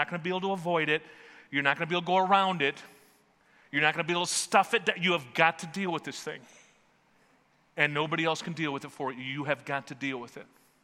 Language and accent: English; United States; And so what would you do as an American?